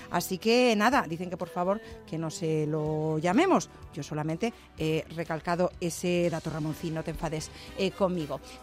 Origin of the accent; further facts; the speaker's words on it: Madrid, Community of Madrid, Spain; born there; Nací en Madrid, Madrid, Madrid bautizada en la Real Basílica de Atocha.